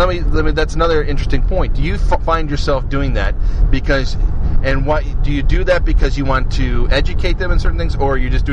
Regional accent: Madison, Wisconsin, United States; We're from Madison, Wisconsin. That's in southern Wisconsin. We're only a county away from Illinois.

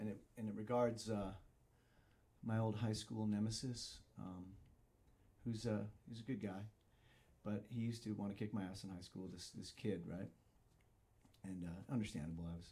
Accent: Ohio, United States; And I grew up in Ohio, and that's what we called it.

